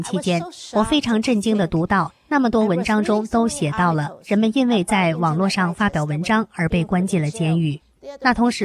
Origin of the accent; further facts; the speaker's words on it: Hong Kong; 我在香港长大的时候，听到了很多关于中国大陆闹饥荒的情况。